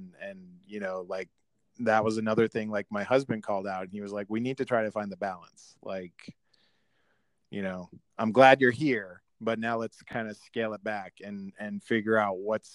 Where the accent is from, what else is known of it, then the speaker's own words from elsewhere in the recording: Lowell, Massachusetts, United States; I grew up in Lowell, Massachusetts. I was a overweight gay kid in the early 80s in Lowell, Massachusetts.